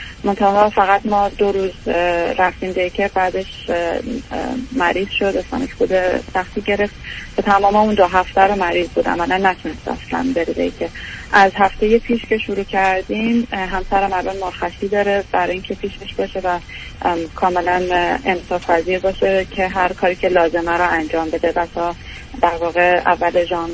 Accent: Iran; now in Canada; چون از ایران مهاجرت کردیم کانادا

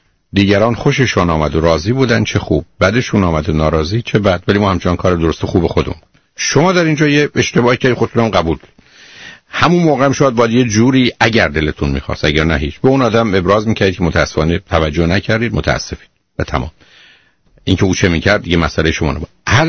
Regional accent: Iran; now in United States; منم ایرانیم

